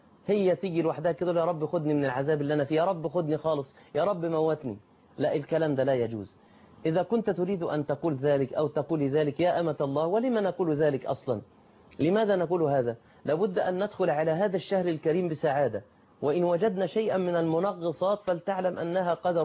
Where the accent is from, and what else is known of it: Mansoura, Dakahlia, Egypt